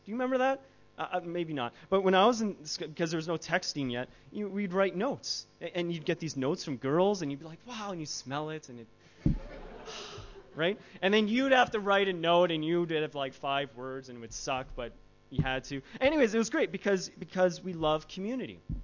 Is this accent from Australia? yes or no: no; Canada; I didn't know what a marae was because I'm from Canada